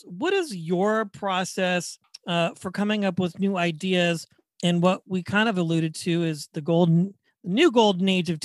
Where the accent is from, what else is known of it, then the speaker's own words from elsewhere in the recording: Wichita, Kansas, United States; And I'm from Wichita, Kansas, so we are neighbors.